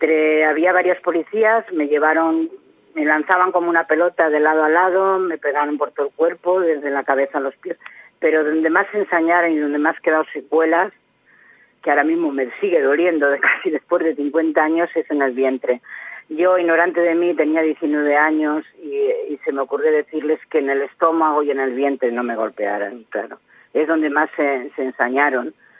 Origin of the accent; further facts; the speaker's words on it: Aranda de Duero, Castile and León, Spain; now in Pamplona, Spain; donde yo trabajaba, en mi pueblo, en Aranda de Duero